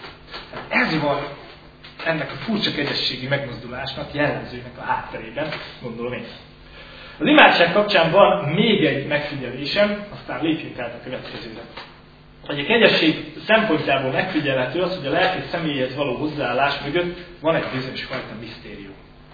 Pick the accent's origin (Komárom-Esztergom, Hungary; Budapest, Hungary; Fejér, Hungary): Fejér, Hungary; Martonvásár; Aztán rájöttem, hogy én Martonvásárhoz származom, ami nem falu, csak élőhely.